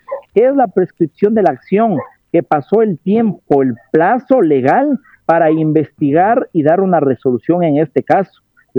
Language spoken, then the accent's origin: Spanish; Ecuador; Lamento decir, como ecuatoriano, los hechos bochornosos que están pasando acá en el país